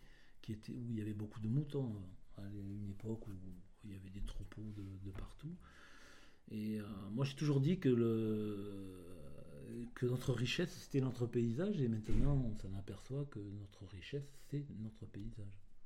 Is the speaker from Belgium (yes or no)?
no; Valleraugue, Occitanie, France; Donc je suis né à Valérenque, j'ai parcouru, adolescent, toutes les garrigues, découvert avec les copains